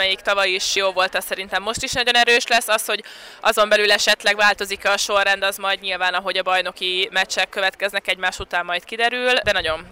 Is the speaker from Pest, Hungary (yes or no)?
yes; Üllő, Pest, Hungary; amikor hazamentem Üllőre, ahonnan származom